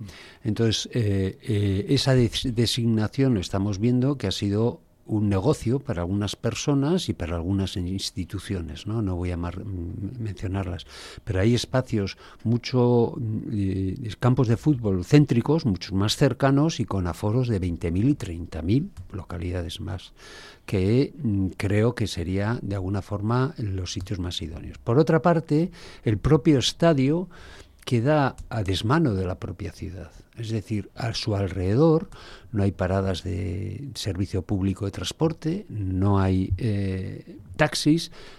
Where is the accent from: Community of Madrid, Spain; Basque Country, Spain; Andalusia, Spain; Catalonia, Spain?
Basque Country, Spain; Algorta; yo que soy de Algorta tengo suerte.